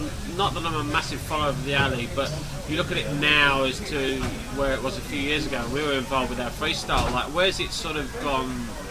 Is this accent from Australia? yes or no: yes; Melbourne, Victoria, Australia; I'm from Melbourne